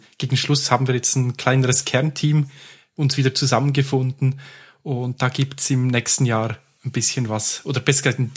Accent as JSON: {"language": "German", "country": "Switzerland", "said": "Wir haben da keinen Stress, wir sind Schweizer. Zumindest ein kleiner Teil vom Team, also ich."}